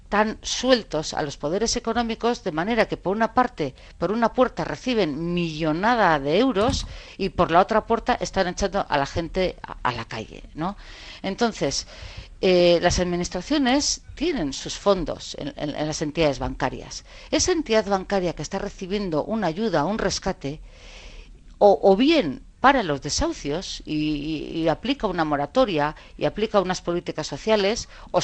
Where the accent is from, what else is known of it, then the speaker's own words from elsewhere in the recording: Navarre, Spain; Yo como navarra he visto cómo los ahorros de los navarros han desaparecido.